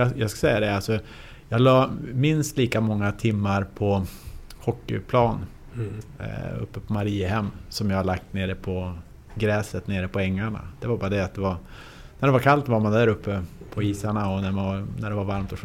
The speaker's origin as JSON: {"language": "Swedish", "town": "Umeå", "region": "Västerbotten County", "country": "Sweden", "tie": "born or raised there", "said": "Av anledningen att jag kom ju född och uppvuxen i Umeå."}